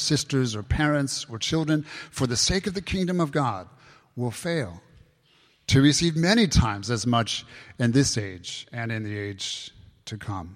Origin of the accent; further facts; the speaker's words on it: United States; moved away as an adult; let me just say that as one who's left my family and friends back in the States, in my home country, to follow Jesus here in this community